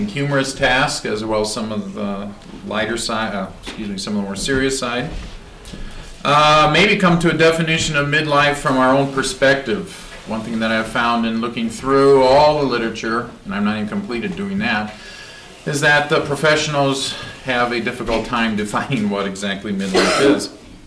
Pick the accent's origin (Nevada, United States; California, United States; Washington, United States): Washington, United States; Redmond; I'm from Redmond, Washington.